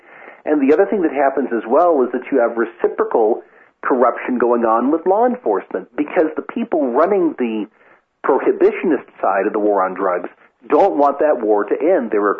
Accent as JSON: {"language": "English", "region": "Idaho", "country": "United States", "tie": "born or raised there", "said": "I'm a native-born American citizen, born and bred in Idaho."}